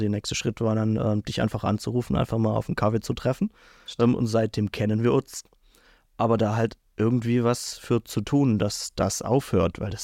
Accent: Villingen-Schwenningen, Baden-Württemberg, Germany; Ich komme auch aus Villingen-Schwenningen. … habe auch eine Filmproduktionsfirma hier unten im Süden des Süden Deutschlands.

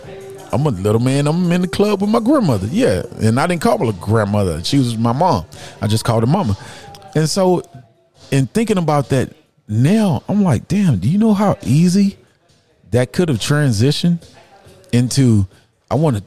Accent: Texas, United States; I just realized when I was a kid, 5, 6, somewhere between 5 and 7. Growing up in Fifth Ward, there used to be cafes everywhere.

